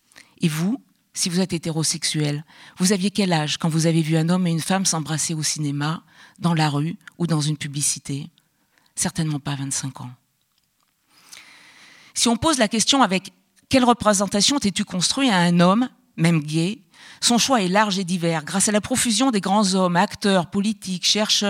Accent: Auvergne-Rhône-Alpes, France; now in Paris, France; Je suis une femme, j'ai 61 ans, je suis photographe professionnelle depuis 2001. J'ai été élevée en Auvergne, dans une famille socialement mixte

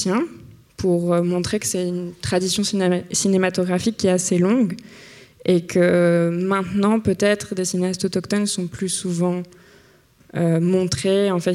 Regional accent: Quebec, Canada; Et moi, je suis québécoise et j'ai souvent entendu parler de survivance culturelle par rapport au Québec

